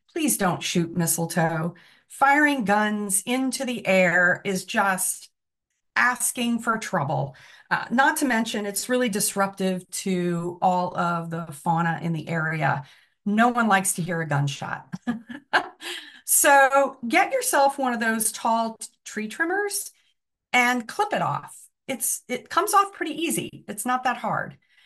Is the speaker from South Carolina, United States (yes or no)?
yes; South Carolina, United States; When I was a kid growing up in South Carolina, because I love to climb trees all the time